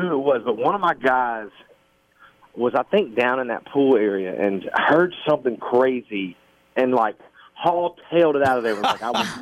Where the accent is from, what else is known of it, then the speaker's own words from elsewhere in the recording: South Carolina, United States; I'm actually down in my home state, South Carolina, and brought my little boy to Charleston and show him Charleston for the first time.